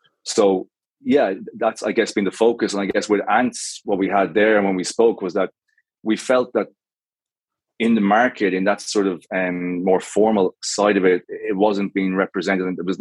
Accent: Galway, Connacht, Ireland; accent: Irish; you might have guessed from the accent, like it might have thrown you, but I'm Irish. So I grew up in the West Coast in Galway. I went to uni there.

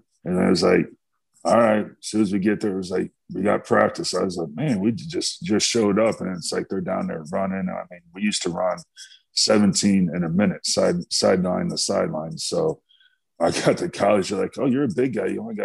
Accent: Indiana, United States; That's what I was kind of used to, you know, growing up in Indiana.

